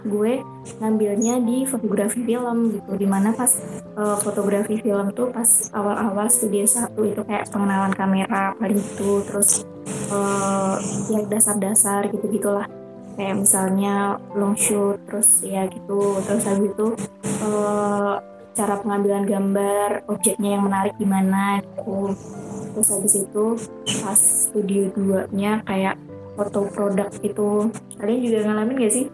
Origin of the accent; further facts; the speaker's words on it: Surakarta, Central Java, Indonesia; kan gue orang Solo ya, di Solo.